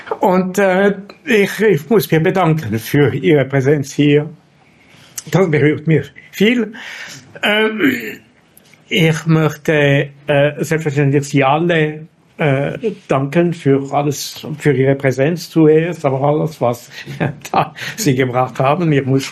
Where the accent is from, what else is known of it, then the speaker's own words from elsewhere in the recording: Geneva, Switzerland; German is a second language; ich bin Genfer, ich bin in Genf aufgewachsen, studiert, auch in der Universität studiert.